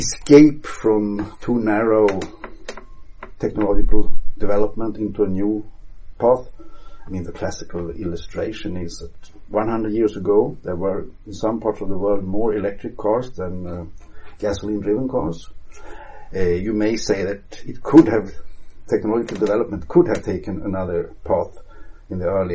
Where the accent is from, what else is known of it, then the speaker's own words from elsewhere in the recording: Umeå, Västerbotten County, Sweden; In Umeå, in northern part of Sweden, 800 kilometers north of Stockholm, where we are sitting now.